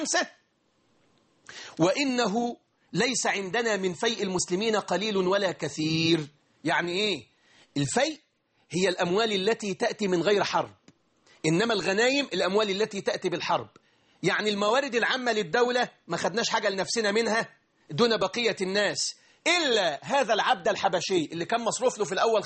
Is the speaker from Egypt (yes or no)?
yes; Egypt; يعني الفول مثلا والطعميه دلوقتي في حاجه اقل منه عندنا في مصر؟ مفيش.